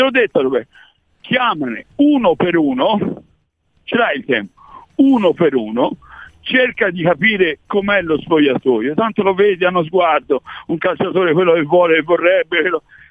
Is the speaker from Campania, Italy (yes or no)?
no; Florence, Tuscany, Italy; lo dico da fiorentino